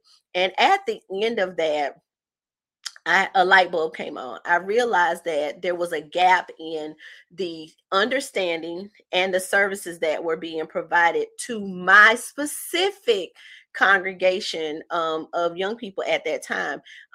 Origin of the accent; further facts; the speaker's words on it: the South, United States; Now, listen, I'm from the South. Chicago did that thing too, but I'm just a good old Southern girl.